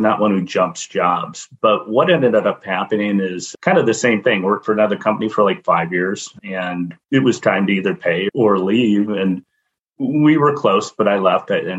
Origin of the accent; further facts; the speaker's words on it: Medina, Ohio, United States; I'm in Cleveland, Ohio, or actually Medina, Ohio.